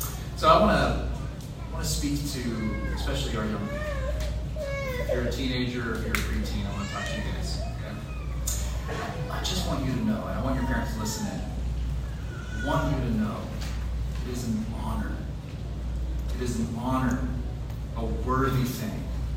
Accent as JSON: {"language": "English", "country": "United States", "also_born_or_lived": "Mozambique", "said": "the only white kid among my neighbors, I knew what it was like to be teased and mocked for kind of being the American outsider, right?"}